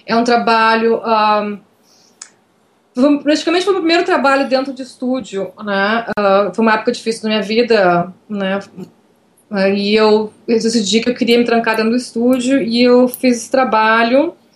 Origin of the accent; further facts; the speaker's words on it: Porto Alegre, Rio Grande do Sul, Brazil; moved away as an adult; now in New York, United States; Sou de Porto Alegre, mas já estou aqui fazer 13 anos, né?